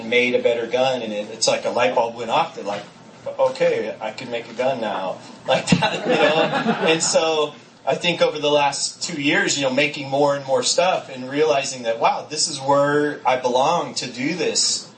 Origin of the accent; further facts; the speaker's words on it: Long Beach, California, United States; I'm from Long Beach